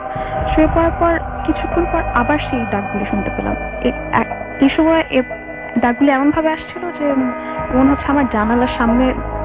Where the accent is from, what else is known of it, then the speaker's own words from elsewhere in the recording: Dhaka, Dhaka Division, Bangladesh; আমি মিরপুর 10 থেকে এসেছি, আমি একজন স্টুডেন্ট।